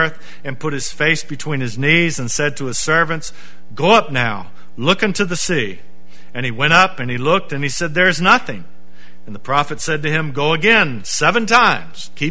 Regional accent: Apopka, Florida, United States; Whoever heard of Apopka, Florida? You tell people I tell people we're from Orlando because they don't know where Apopka is.

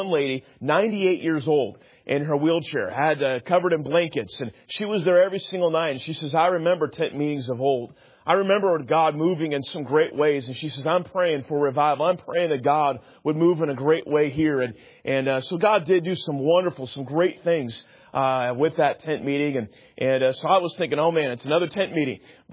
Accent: Sacramento, California, United States; And I grew up there in Sacramento, and that's where we call home.

